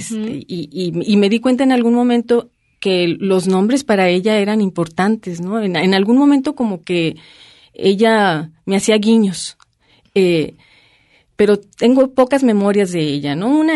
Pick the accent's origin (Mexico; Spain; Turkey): Mexico; Tampico, Tamaulipas; moved away as an adult; now in Guadalajara, Mexico; a pesar de que yo salí ya desde los 18 años de Tampico, ¿no? Yo, pues, ya soy más tapatía que tan pequeña, ¿no?